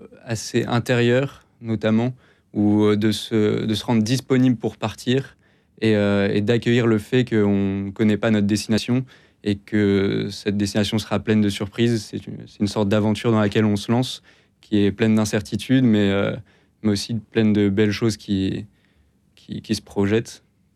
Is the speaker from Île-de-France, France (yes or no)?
no; Compiègne, Hauts-de-France, France; j'ai 23 ans. Je suis le troisième d'une famille de 6 enfants et j'ai grandi à Compiègne, en Picardie.